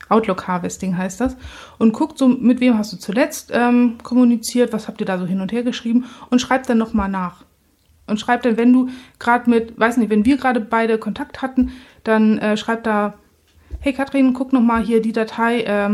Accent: Northern Germany, Germany; für mich als Norddeutsche war das noch lange

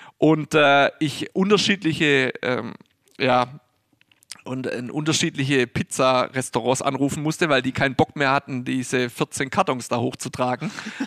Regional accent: Baden-Württemberg, Germany; Ja, ich komme aus dem Schwabenland, ja, habe in Stuttgart gespielt, in Convestheim, in Pfullingen, über eine Insolvenz Stuttgart bin ich dann nach... Ludwigshafen gekommen

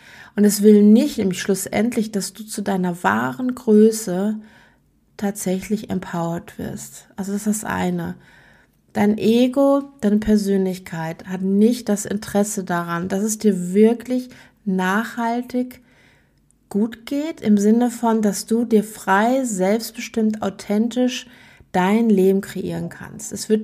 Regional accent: Germany; now in Switzerland; ich bin Deutsche, die schon ewig in der Schweiz lebt.

